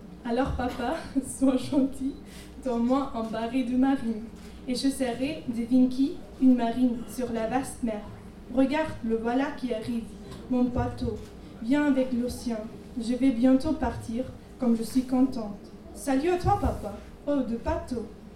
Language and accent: French; Austria; je viens d'Autriche.